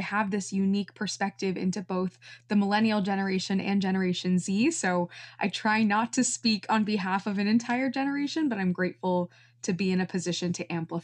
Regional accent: Wichita, Kansas, United States; bedroom in Wichita, Kansas, where I grew up, and that really connects to where it all began. So for me, growing up in the Midwest, it was a very humbling yet wonderful experience.

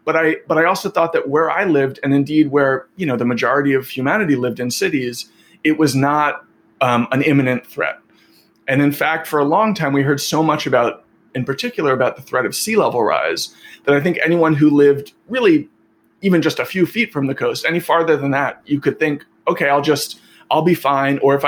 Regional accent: New York City, New York, United States; I grew up, I'm a New Yorker, I've lived my whole life in this city

